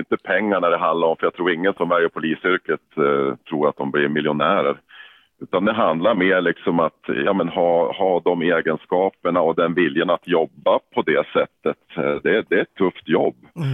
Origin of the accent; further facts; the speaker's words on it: Jämtland County, Sweden; accent: Jämtland dialect; min jämtländska dialekt sitter kvar.